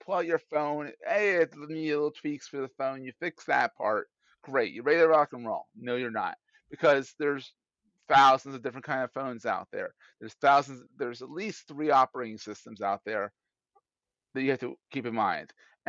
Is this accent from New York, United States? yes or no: no; Philadelphia, Pennsylvania, United States; Everyone's why I always hide my D's because I'm from Philadelphia.